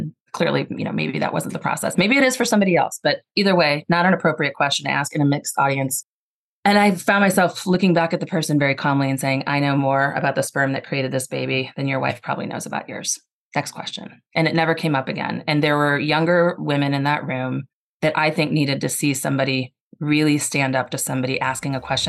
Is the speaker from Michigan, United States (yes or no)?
no; St. Louis, Missouri, United States; also born or lived in Chicago; I'll make the early part quick because I was born in Chicago, but we moved to St. Louis when I was in fourth grade.